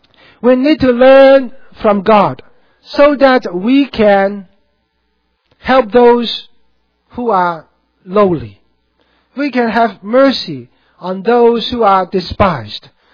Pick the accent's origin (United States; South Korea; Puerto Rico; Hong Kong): Hong Kong; Really, even when I was growing up in Hong Kong and here.